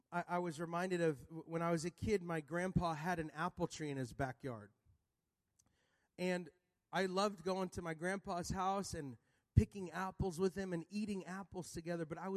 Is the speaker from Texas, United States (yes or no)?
yes; Texas, United States; I'm from Texas, so that's what the Americans sound like down there.